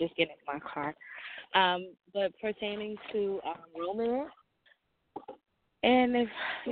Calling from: New Jersey, United States; I'm calling from New Jersey.

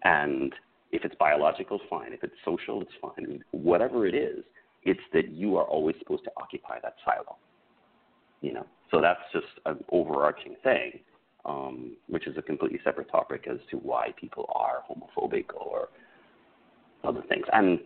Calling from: Trinidad & Tobago; Trinidad and Tobago, very far away. Carnival was just finished yesterday.

